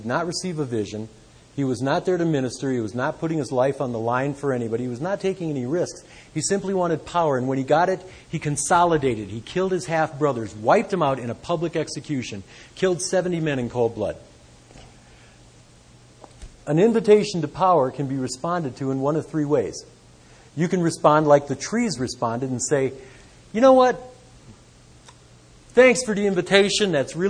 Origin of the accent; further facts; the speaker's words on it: Michigan, United States; Because I was raised in Michigan, where trees like grow really enormous.